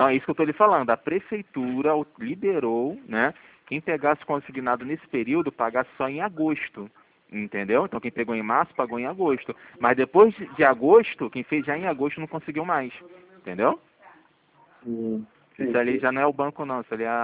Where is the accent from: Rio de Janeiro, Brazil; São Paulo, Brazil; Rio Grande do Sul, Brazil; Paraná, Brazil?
Rio de Janeiro, Brazil; Eu sou do centro do Rio, sou da Rua do Carmo.